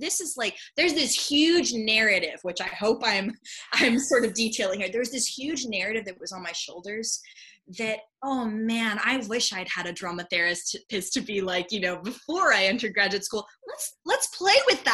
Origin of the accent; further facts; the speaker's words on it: Houston, Texas, United States; also born or lived in New York; So I originally am from New York, right? So I was born in New York. I've got family in New York. But I consider myself a Houstonian because I spent so many years here growing up. This is my city.